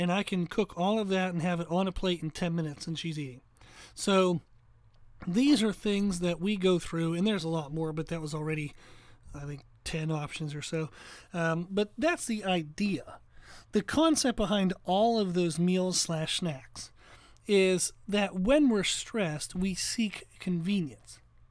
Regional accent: Pennsylvania, United States; born there; I was born in Pennsylvania, so I miss sheets.

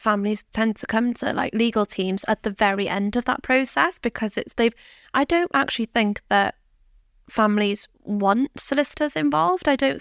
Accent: Wales, United Kingdom; But I'm from Wales. I've born and raised in Wales.

